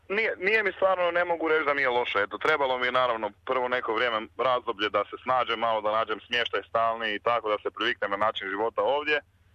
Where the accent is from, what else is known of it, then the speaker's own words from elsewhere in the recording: Croatia; now in Australia; pošto dolazim iz Hrvatske, tako da ne možeš ne voljeti nogomet